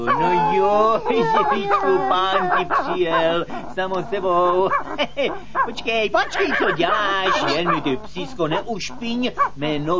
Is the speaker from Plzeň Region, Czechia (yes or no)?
yes; Plzeň Region, Czechia; Ale jako mladý chlapec jsem se u nás na Plzeňsku jaksi stýkával, či lépe řečeno, jsem pásával dobytek.